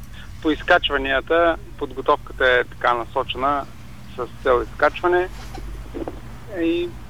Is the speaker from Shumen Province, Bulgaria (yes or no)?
no; Sliven, Sliven Province, Bulgaria; Ами аз съм от Сливен и тук имам така богато разнообразие.